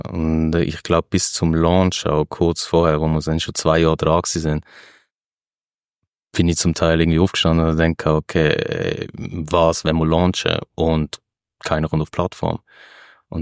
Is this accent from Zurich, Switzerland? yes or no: no; Basel, Basel-Stadt, Switzerland; Als Basler, das darf ich nicht zu laut sagen. Ich liebe auch Basel.